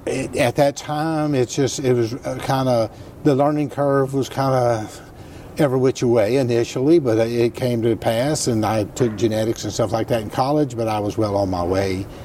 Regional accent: Louisiana, United States; It's not just because I was from Louisiana.

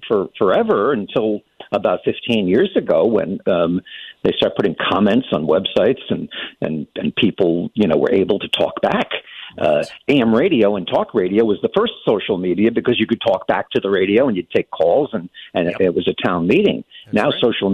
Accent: New York, United States; And growing up in New York, and I'm sure some of your listeners migrated

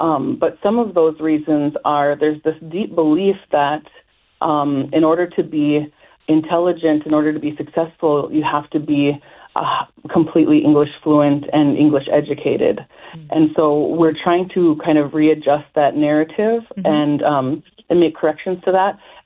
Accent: McGregor, Minnesota, United States; So I was raised near the McGregor community. There is a district of the Mille Lacs Band geography there. And so on the reservation, I was raised, and I went to McGregor Public School, K through 12.

